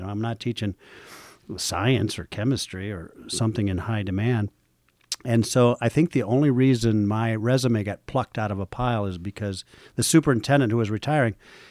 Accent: Forest City, Iowa, United States; I grew up in Forest City, Iowa, just over the border. You can get there in an hour and 30 minutes from here.

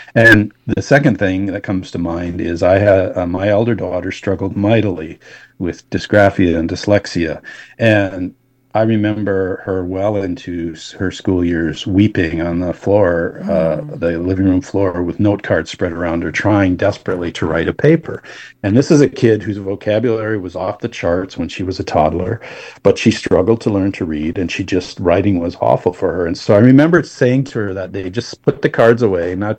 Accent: Wisconsin, United States; It's all right. I'm from Wisconsin. I can tell you it's Viroqua.

